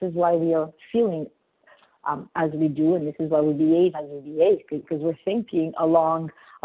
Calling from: Montreal, Quebec, Canada; I'm calling from Montreal, Canada.

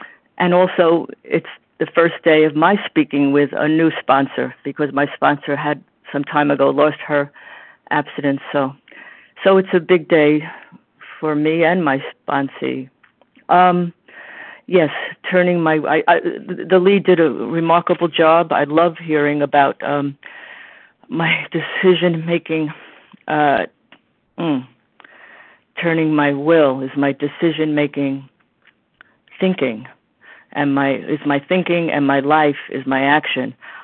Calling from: New York, United States; I'm calling from New York. I am in New York.

